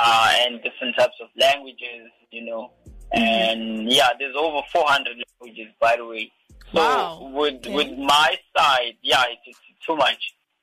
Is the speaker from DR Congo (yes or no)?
yes; DR Congo; I'm from the DRC, which is the Democratic Republic of Congo.